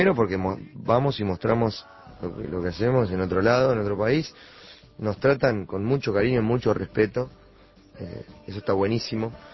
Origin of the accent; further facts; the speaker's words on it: Uruguay; saben que somos uruguayos y somos una banda uruguaya